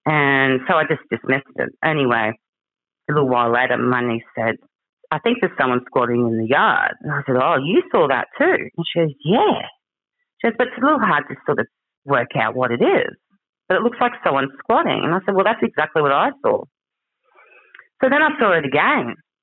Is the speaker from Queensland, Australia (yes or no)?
yes; Cow Bay, Queensland, Australia; And I grew up in the Daintree. And I grew up in Cow Bay.